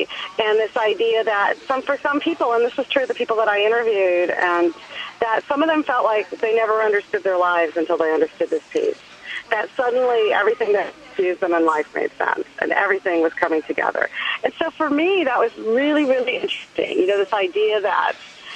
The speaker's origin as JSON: {"language": "English", "region": "California", "country": "United States", "tie": "born or raised there", "said": "And I was raised in Orange County, but visiting them all the time and around a very New Mexican family."}